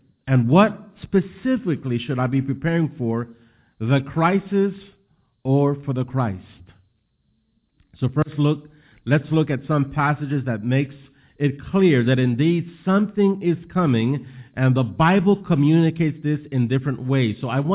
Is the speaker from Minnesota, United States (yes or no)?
no; New Orleans, Louisiana, United States; A new study that has just came out in my hometown of New Orleans